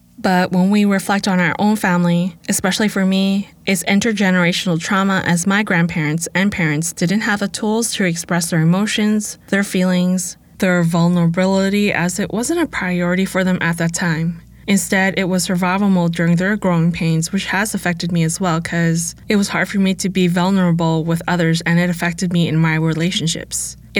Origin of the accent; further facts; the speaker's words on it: Vancouver, British Columbia, Canada; also born or lived in Los Angeles; I grew up in Vancouver and LA, so this is the lens of where I'm coming from